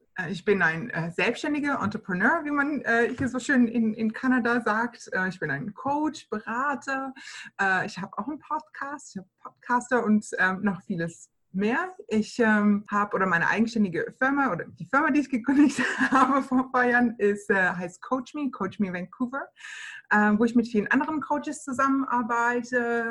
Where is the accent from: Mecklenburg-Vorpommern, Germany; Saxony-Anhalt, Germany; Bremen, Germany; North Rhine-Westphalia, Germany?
Saxony-Anhalt, Germany; Ich komme eigentlich aus der Nähe von Magdeburg.